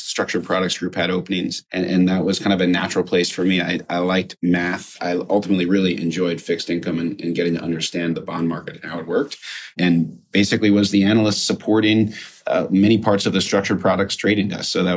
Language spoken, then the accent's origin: English; Montgomery, New Jersey, United States; I grew up in central New Jersey, a small town called Montgomery, just north of Princeton.